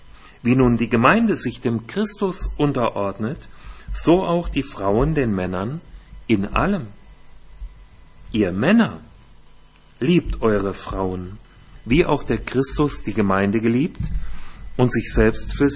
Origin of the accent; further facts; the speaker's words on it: Hesse, Germany; accent: North Hessian; also born or lived in Baden-Württemberg; Ja, wir leben im Landkreis Fulda in Hessen. Ich bin ein Hesse, wie ihr vielleicht an meiner Sprache hört. Ein Nordhesse und meine Kinder sind beide in Baden geboren. Wir haben 20 Jahre in Baden-Württemberg gelebt, Karlsruhe und Mannheim und da sind sie geboren.